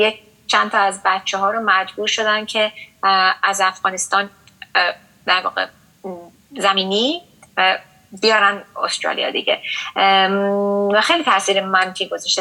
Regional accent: Iran; خب ما ایرانی بودیم، ما ایرانی هستیم

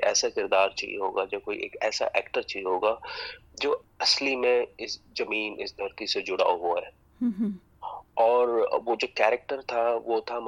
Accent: Punjab, India; मैं पंजाब से बिलोंग करता हूँ

